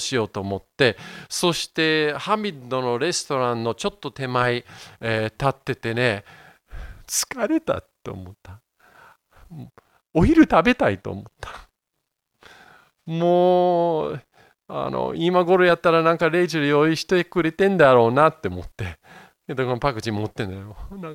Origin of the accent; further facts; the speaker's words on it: Yokohama, Kanagawa, Japan; 僕は横浜育ちですので、時代は米国の基地、アメリカの基地がすごい大きかったんですね。